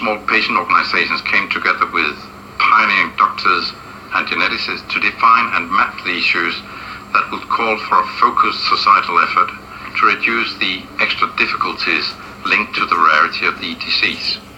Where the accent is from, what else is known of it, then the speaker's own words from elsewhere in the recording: Denmark; English is a second language; My home country is Denmark. Denmark is part of Scandinavia.